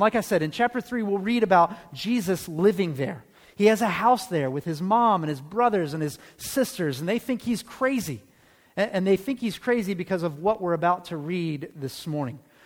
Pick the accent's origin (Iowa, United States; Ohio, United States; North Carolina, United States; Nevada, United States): Ohio, United States; Cincinnati; moved away as an adult; So 20 years ago, when I graduated from high school, I moved away from Cincinnati. I couldn't wait to get out of here.